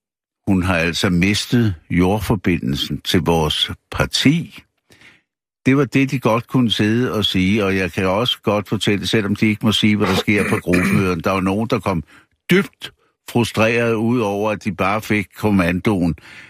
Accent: Esbjerg, Region of Southern Denmark, Denmark; han har jo været opstillet over i Esbjerg, der hvor jeg kommer fra

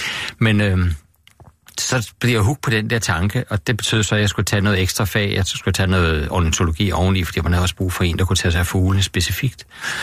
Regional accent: Virum, Capital Region of Denmark, Denmark; Jeg voksede op i Virum, og det er jo ude, hvor der er en masse dejlig natur rundt omkring Furesøen, og der er noget dejlige moseområder nede af skovområdet.

